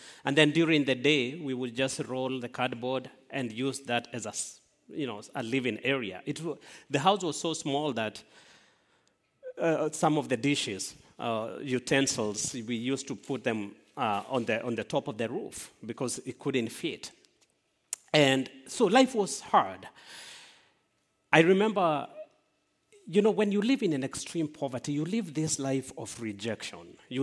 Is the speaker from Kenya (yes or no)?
yes; Kenya; So I was born and raised in Kenya. We speak Swahili language.